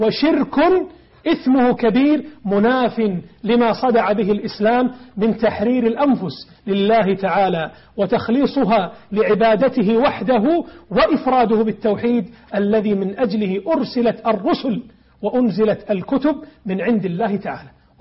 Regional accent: Kuwait; جزيرة فيلتش عندنا في الكويت

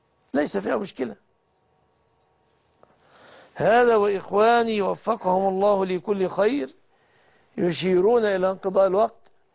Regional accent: Egypt

